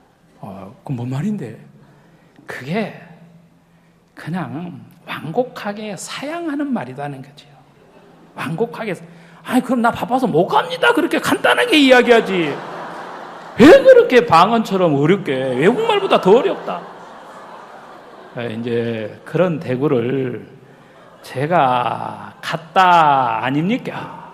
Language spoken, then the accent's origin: Korean; Gwangju, South Korea; 제가 태어나서 전 전라도 광주가 제 고향인데